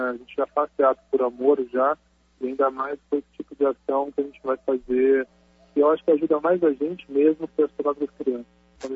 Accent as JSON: {"language": "Portuguese", "town": "Campinas", "region": "São Paulo", "country": "Brazil", "said": "como somos de Campinas, a gente colocou dessas 10 apresentações, 5 pelo menos aqui em Campinas, e as outras 5 no estado de São Paulo"}